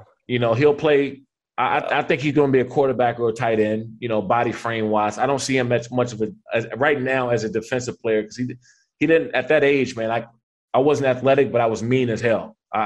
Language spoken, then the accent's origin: English; Maryland, United States; And so I spend a lot of time out there in New York and because I'm from Maryland.